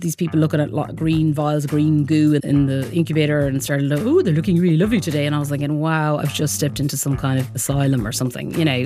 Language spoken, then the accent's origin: English; Ireland; So I grew up in Country Ireland, surrounded by fields and farms. Golden Vale, best land you can ever come across, really, in Ireland.